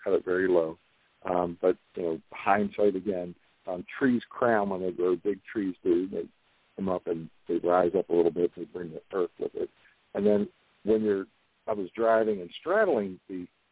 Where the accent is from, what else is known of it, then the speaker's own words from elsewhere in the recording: Maryland, United States; So I'm trying to speed that up in my home state and have a meeting with Governor Larry Hogan's office